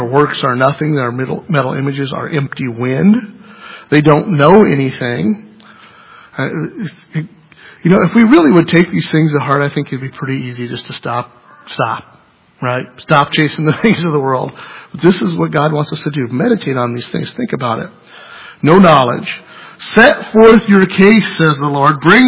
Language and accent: English; United States; we're American, so we can't do like they do in some countries where you talk about this for 3 hours as it deserves